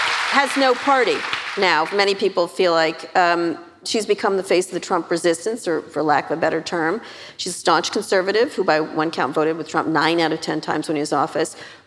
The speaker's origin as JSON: {"language": "English", "town": "San Francisco", "region": "California", "country": "United States", "said": "I mean, I'm from San Francisco. I'm clearly a liberal."}